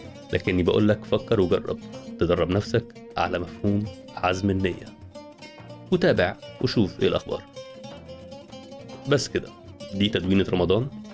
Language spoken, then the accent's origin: Arabic; Egypt; عندنا في مصر شعار معروف من أغنية